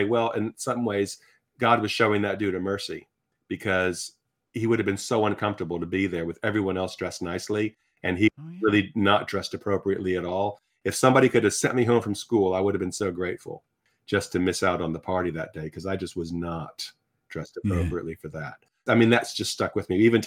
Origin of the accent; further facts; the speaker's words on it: Virginia, United States; where I grew up in Richmond was actually a suburb of Richmond, about 30 miles outside the city, sort of very country-ish.